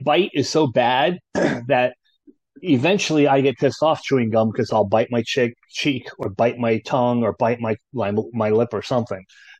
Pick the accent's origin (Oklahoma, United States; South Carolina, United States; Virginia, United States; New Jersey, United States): New Jersey, United States; you really didn't see that much growing up in New Jersey.